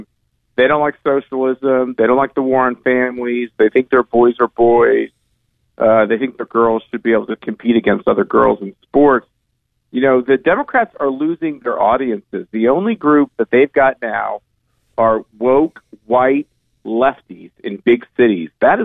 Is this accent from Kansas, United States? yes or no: yes; Kansas, United States; we have more people who have come in this country than live in my home state of Kansas.